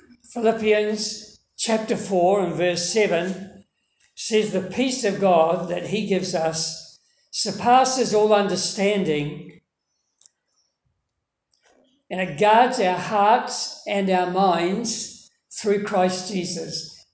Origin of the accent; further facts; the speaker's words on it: Dunedin, Otago, New Zealand; born there; I was born in Dunedin and my mum attended the Caversham Baptist Church.